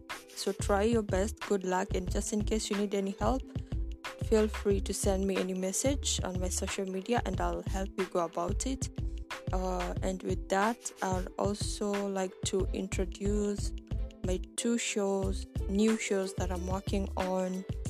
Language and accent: English; Central Kenya, Kenya; first language Kikuyu; English is a second language; My native language is Kikuyu. It's from Kenya, central Kenya, a Bantu language, because I'm a Kenyan and I'm a Bantu girl. So yeah, the next language I can speak Kikuyu, Swahili, English, a little Arabic